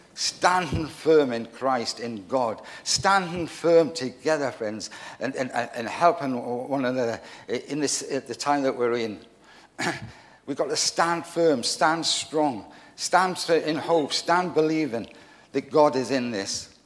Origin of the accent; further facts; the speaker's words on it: Gateshead, North East England, United Kingdom; I come from Gateshead up in County Durham